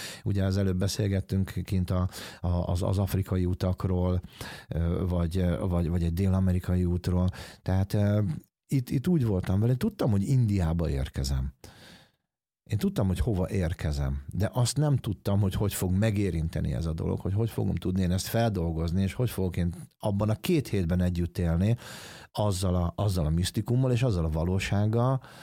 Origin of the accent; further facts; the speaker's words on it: Hungary; én ide születtem, itt nőttem fel Magyarországon, mindenem ide köt